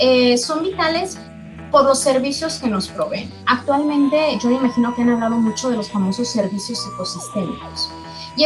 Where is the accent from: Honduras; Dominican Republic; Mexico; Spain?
Mexico; Mexico City; born there; now in Puerto Vallarta, Mexico; Yo nací en la Ciudad de México y siempre me gustó ir al mar.